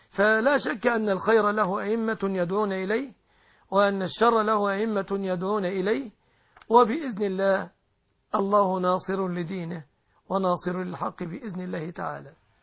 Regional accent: Egypt

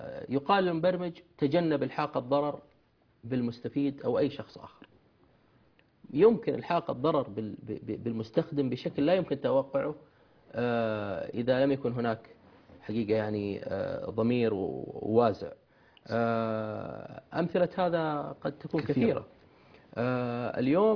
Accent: Saudi Arabia

